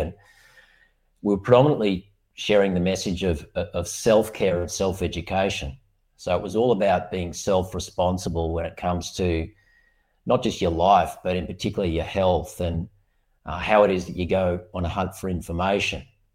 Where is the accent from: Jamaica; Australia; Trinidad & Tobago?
Australia; being an Aussie